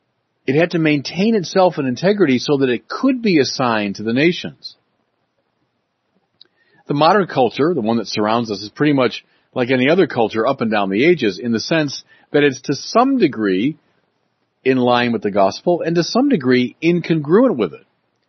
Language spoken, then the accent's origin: English; Ireland; I'm Irish. It means a lot to the Irish, you know, the story of the Irish emigration because of struggles back home.